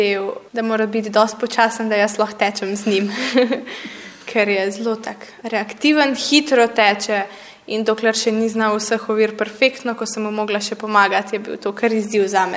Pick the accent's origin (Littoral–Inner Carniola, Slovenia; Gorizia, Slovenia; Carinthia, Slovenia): Gorizia, Slovenia; Mrzli Vrh; glede na to, da sem pač iz Mrzlega vrha nad Idrijo, kar pomeni, da imam od doma do šole približno 35 minut v vsako smer.